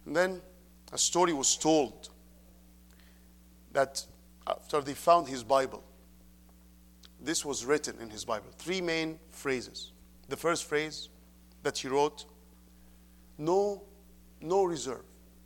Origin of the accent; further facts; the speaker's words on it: Egypt; English is a second language; As you all know, I am from Egypt.